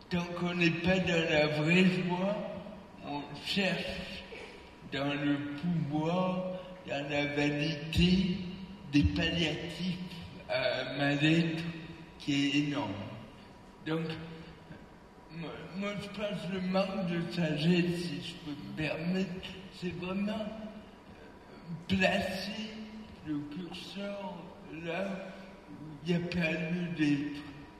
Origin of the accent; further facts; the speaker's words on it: Switzerland; je suis suisse